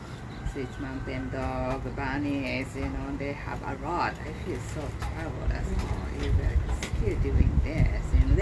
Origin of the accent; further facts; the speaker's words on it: Japan; English is a second language; that's how I grew up in Japan.